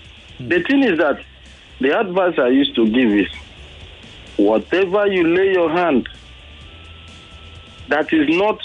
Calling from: Ijeododo, Lagos, Nigeria; I'm calling from Ijeodudu.

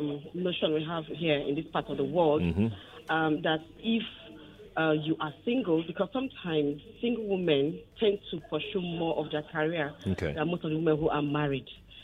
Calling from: Ikeja, Lagos, Nigeria; I'm calling from Ikeja.

